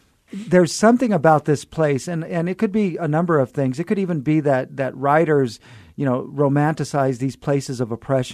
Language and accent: English; Fresno, California, United States; now in El Paso, United States; I'm from Fresno and I come to El Paso.